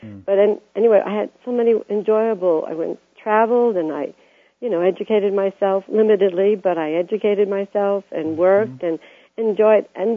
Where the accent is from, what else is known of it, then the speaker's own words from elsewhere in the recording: New York, United States; And I grew up in New York, and as a young woman